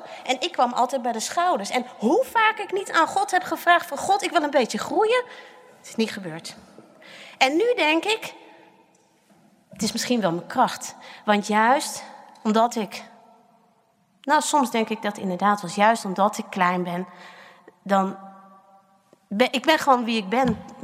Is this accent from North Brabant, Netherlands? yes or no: no; Gelderland, Netherlands; Ik kom van de Veluwe. Dat weet u.